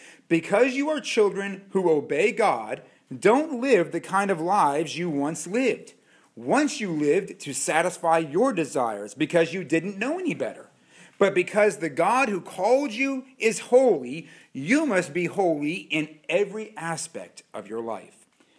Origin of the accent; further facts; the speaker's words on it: Boston, Massachusetts, United States; But I'm from Boston, and Boston's a pretty big sports town, a lot of professional teams there.